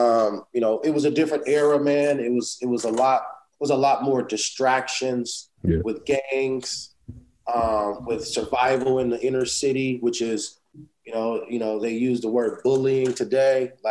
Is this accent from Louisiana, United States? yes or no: no; Los Angeles, California, United States; born there; So on paper, I was born in Los Angeles.